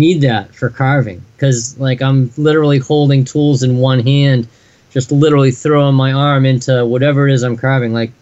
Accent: New England, United States; I looked over at my wife, and we're from New England

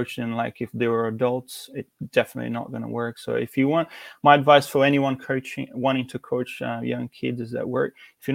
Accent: Brazil; that's where I started, back in Brazil, my home country, our home country.

